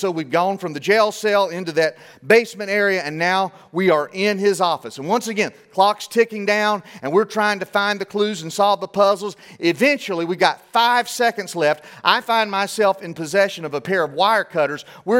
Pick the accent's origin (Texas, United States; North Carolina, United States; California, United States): North Carolina, United States; moved away as an adult; now in Louisiana, United States; I was 25 years old when my wife and I moved from North Carolina, where we're from, and we moved to Louisiana.